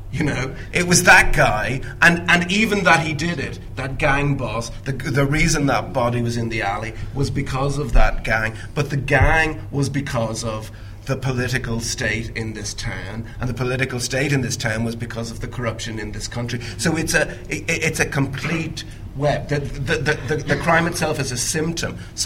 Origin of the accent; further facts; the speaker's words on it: Ireland; As an Irishman, I'm obviously always glad to be corrected by an Englishman.